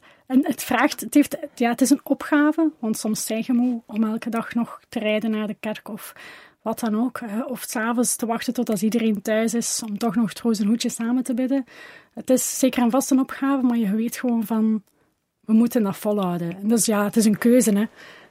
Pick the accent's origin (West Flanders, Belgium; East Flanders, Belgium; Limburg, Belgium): East Flanders, Belgium; Deinze; Ik kom van Deinzen, dus dat is een half uurtje rijden.